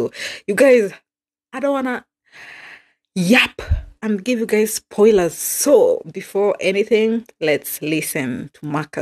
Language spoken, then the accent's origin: English; Kenya; Oh my gosh, I'm going to die. Being a Kenyan is what it is.